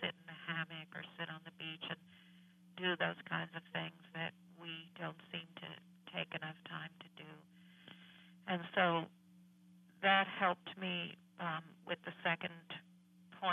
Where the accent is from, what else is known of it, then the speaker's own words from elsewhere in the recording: New Rochelle, New York, United States; songs that our family listened to on the stereo in the living room and growing up in New Rochelle